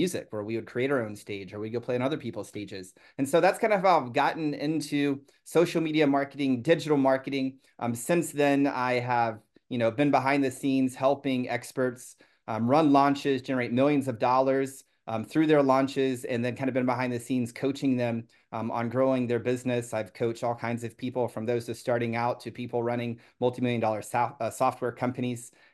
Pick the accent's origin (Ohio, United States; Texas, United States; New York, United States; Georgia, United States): Texas, United States; Where I come from here in Texas, I just welcome everybody.